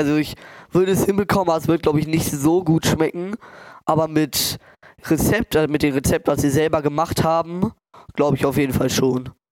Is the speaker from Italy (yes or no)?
yes; Italy; ich bin ja Italiener